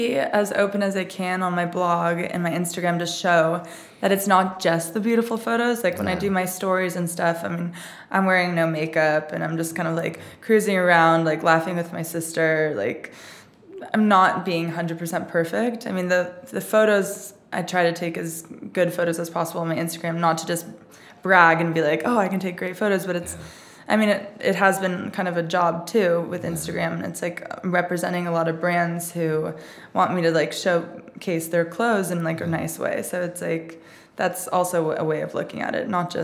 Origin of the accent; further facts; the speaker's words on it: Laguna Niguel, California, United States; also born or lived in Mission Viejo; But growing up, we started in Mission Viejo. I lived there until I was 8. And then we moved to Laguna Niguel.